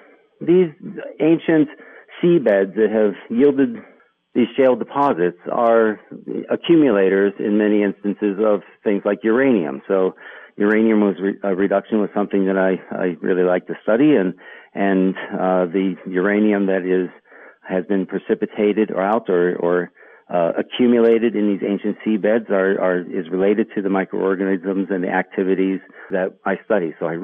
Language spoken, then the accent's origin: English; Steubenville, Ohio, United States; Yeah, you know, I grew up in the Ohio Valley. I mean, I was born in Steubenville, Ohio